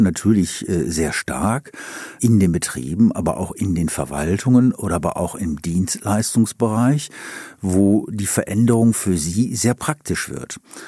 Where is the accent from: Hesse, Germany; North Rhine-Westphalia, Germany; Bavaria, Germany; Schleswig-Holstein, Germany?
North Rhine-Westphalia, Germany; Wuppertal; Bergisches Land, das ist nicht das Ruhrgebiet, Wuppertal, meine Heimatstadt.